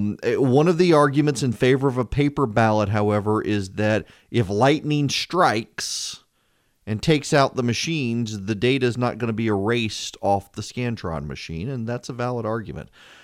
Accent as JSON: {"language": "English", "region": "Louisiana", "country": "United States", "said": "I'm from Louisiana. I know about ballot stuffing and the like."}